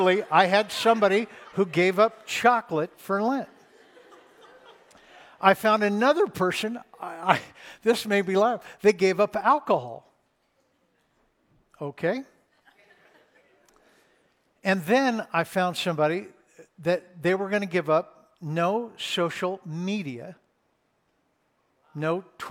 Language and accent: English; Los Angeles, California, United States; I'm born and raised in Los Angeles, the city of lotions and fragrances.